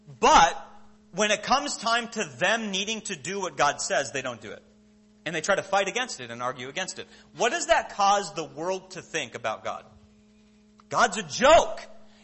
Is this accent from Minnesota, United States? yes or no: yes; Minnesota, United States; I grew up in Minnesota on 10 acres. My family still lives in the same house that I grew up in.